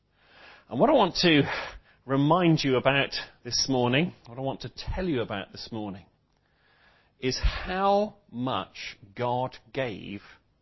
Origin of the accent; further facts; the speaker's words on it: Bristol, South West England, United Kingdom; whether it's London or my hometown of Bristol.